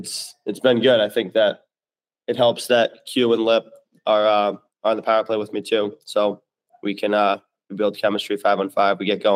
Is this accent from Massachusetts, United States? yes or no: yes; Boston, Massachusetts, United States; growing up in Boston as a Bruins fan, as a kid